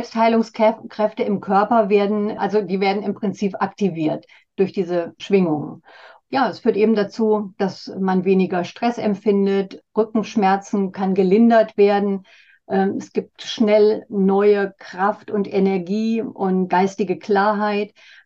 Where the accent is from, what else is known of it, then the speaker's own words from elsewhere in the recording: Northern Germany, Germany; es gibt auch in Norddeutschland, da wo ich herkomme, gibt es ein paar Menschen, die das anbieten.